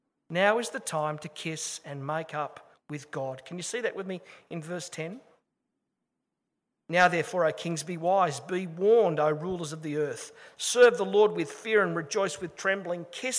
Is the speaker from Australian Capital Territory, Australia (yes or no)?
no; Sydney, New South Wales, Australia; Growing up in Sydney, my grandma used to take me to visit my auntie Millie.